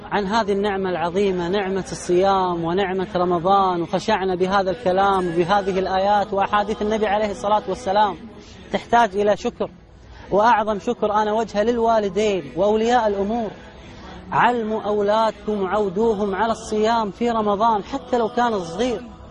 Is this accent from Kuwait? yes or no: yes; Kuwait; وإحنا ولله الحمد في هذا البلد، بلدنا الكويت